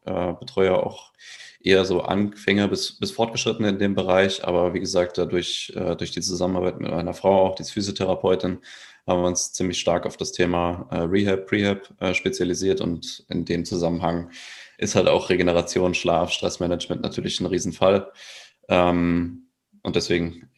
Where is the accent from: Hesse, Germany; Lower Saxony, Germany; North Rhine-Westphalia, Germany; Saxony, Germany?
Hesse, Germany; Giessen; ich komme aus Gießen, Deutschland.